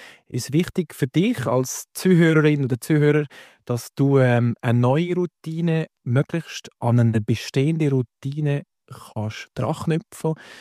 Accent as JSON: {"language": "German", "region": "Valais", "country": "Switzerland", "accent": "Valais dialect", "said": "Ich bin ursprünglich vom Wallis. Das gehört man meinem Dialekt."}